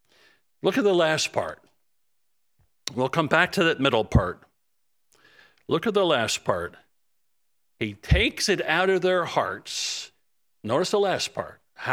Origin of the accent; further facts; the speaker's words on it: New Jersey, United States; also born or lived in Pennsylvania; now in Florida, United States; New Jersey is where I was raised, got married and lived for 5 years in Pennsylvania. And then we moved to Florida 25 years ago